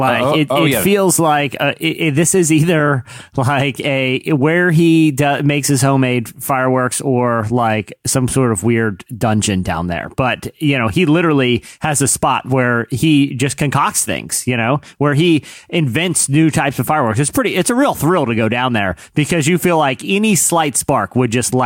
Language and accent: English; United States; I'm an American and I believe in the Constitution and freedom.